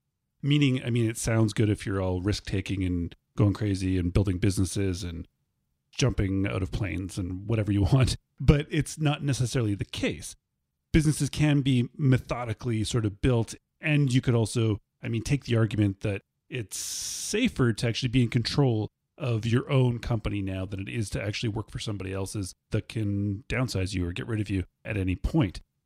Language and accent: English; Canada; accent: Canadian; And it makes maybe my Canadian accent not sound so drastic when there's 2 of us.